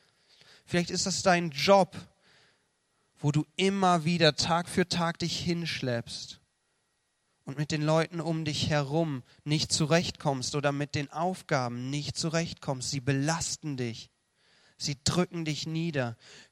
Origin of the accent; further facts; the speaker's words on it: Central Germany, Germany; zumindest da oben in der Mitte Deutschlands, wo ich herkomme, gibt's diese Verkehrsübungsplätze.